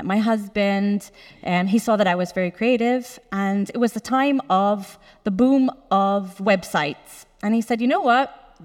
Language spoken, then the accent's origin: English; Toronto, Ontario, Canada; So I was born in Canada, I was born in Toronto, grew up there, had parents who emigrated from Gozo to Canada.